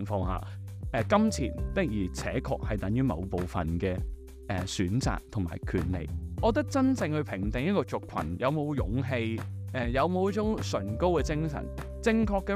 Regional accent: Hong Kong; 其实我哋香港人未必全部我哋嘅心理样貌都系咁

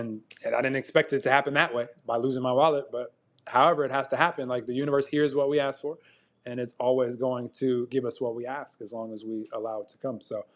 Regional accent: United States; now in Mexico; I'm in Mexico. I'm from America.

